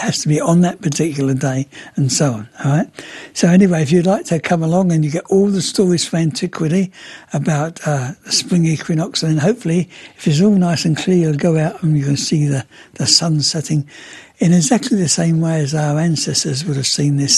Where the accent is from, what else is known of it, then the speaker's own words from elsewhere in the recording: England, United Kingdom; I mean, I come from England and the seasons were so much starker there.